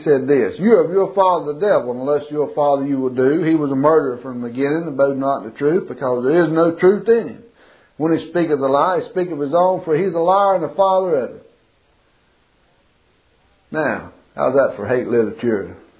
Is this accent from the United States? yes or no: yes; Springwood, United States; where I grew up down here in Springwood.